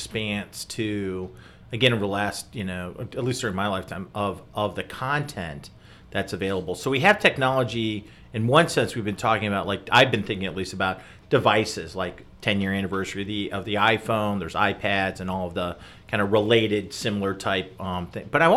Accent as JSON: {"language": "English", "town": "Chicago", "region": "Illinois", "country": "United States", "tie": "born or raised there", "said": "I grew up in the Chicagoland area. I think WGN might have been new, so that might have been kind of added."}